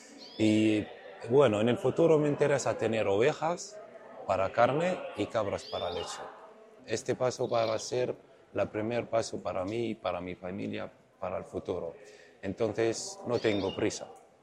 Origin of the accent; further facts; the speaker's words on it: Palestine; Spanish is a second language; now in Bilbao, Spain; soy de Palestina, viviendo en Bilbao.